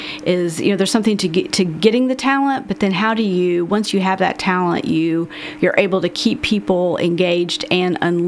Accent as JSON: {"language": "English", "region": "Indiana", "country": "United States", "tie": "born or raised there", "moved": "yes", "lives_now": "Lexington, United States", "said": "So I've been in Lexington a long time. I actually grew up in Northwest Indiana, kind of the Chicago suburbs."}